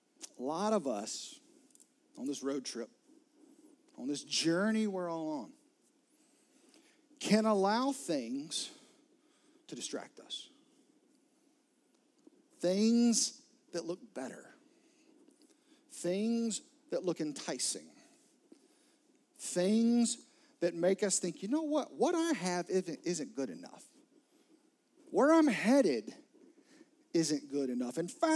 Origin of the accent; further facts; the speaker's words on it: Florence, South Carolina, United States; When I was a kid, my family and I, I grew up in Florence, South Carolina. And so we drove a lot on I-20, a lot on I-95.